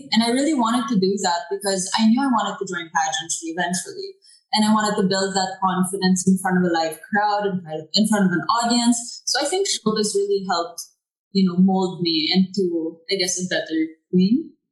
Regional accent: United States; But I grew up in the States on a ranch, like just little China doll riding horses.

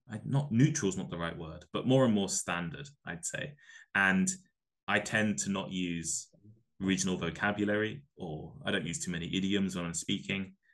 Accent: Milton Keynes, South East England, United Kingdom; When I was younger, I had a stronger accent. When I was living, I'm from Milton Keynes in the UK, which most people probably have not heard of, but they don't have a particularly strong accent in Milton Keynes anyway. It's quite a varied place with lots of different accents.

